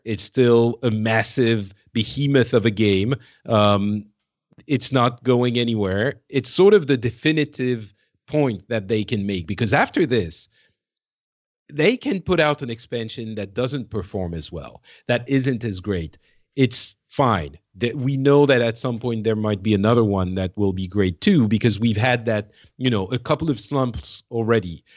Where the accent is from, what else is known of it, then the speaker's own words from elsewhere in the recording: France; English is a second language; The chat room is asking if I'm from Canada. I guess my accent is. Yeah, I'm from the OG Canada. Thank you, Laura, man. I'm from France, man. France.